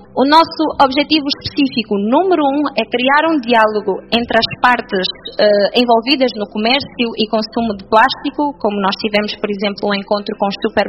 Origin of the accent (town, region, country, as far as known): Angola